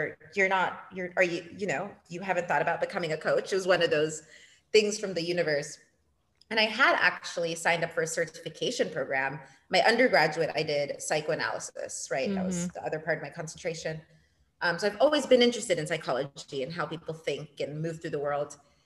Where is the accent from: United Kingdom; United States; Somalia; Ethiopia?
Ethiopia; also born or lived in Portugal; now in Cabo Verde; I had never lived here full time. I grew up in Portugal. I was born in Portugal, grew up mostly in Ethiopia, a little bit in Portugal, and I'm half Mozambican, half Cape Verdean. I am what they call a TCK, a third culture kid.